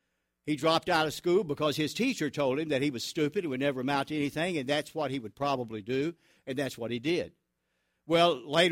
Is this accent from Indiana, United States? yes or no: no; Truman, Arkansas, United States; also born or lived in Hartville, Ohio; When we came from Ohio to Truman, Arkansas, fear the day you send your child to school in Truman, Arkansas, you know. I remember we went out on the playground. I was in the first grade. Just spent the first part of the first grade in Hartville, Ohio.